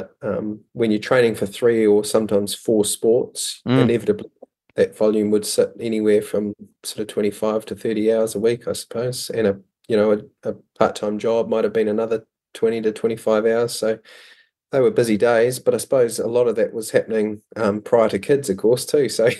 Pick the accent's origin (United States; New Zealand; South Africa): New Zealand; I'm a Kiwi too